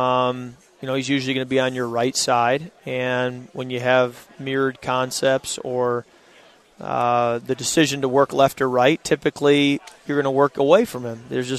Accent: Michigan, United States; You know, when I was in elementary school, I was growing up in Michigan, and he was quarterback in the University of Michigan.

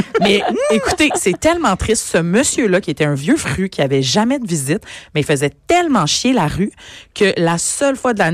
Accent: Brossard, Quebec, Canada; chez mes parents, où j'ai grandi à Brossard, hein.

